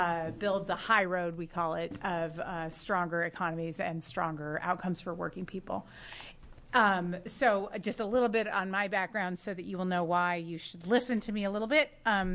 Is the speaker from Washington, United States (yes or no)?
yes; Pullman, Washington, United States; I was happy to do that and honored to do so because I grew up in Pullman, Washington, but my whole family, or much of my family, lives in Oregon now.